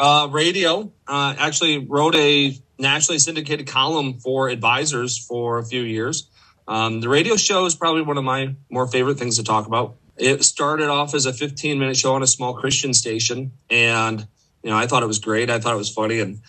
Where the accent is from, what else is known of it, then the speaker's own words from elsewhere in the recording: Okemos, Michigan, United States; Well, so I'm actually from Greater Lansing area. I grew up in Okemos, went to Okemos High School.